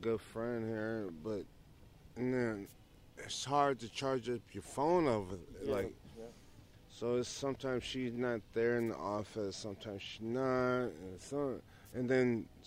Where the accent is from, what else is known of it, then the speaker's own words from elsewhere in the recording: Michigan, United States; Oh, yes, I'm homeless, and I'm from Michigan.